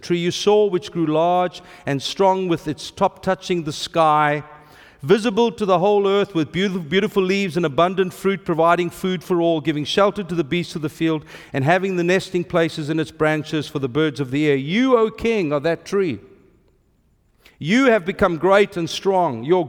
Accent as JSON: {"language": "English", "country": "South Africa", "said": "I can go to Brazil without a visa as a South African. I can go to Libya without complexity as a South African."}